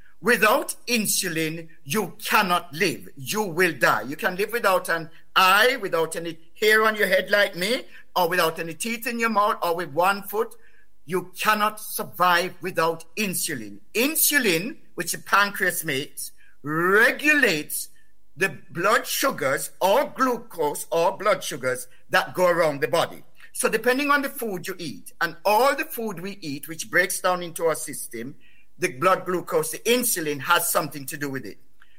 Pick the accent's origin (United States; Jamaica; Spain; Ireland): Jamaica; moved away; When I was growing up in Jamaica